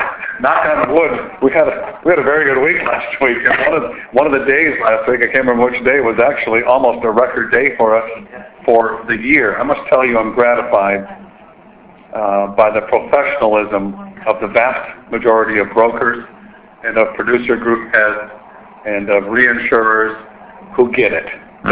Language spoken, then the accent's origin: English; United States; I'm an American. I'm an American taxpayer.